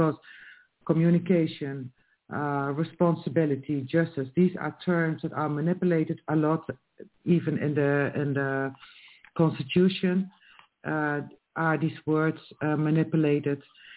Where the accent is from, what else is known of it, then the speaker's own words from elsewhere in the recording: Netherlands; English is a second language; I am from the Netherlands. I still live in the Netherlands, and I work as a volunteer in a Dutch prison system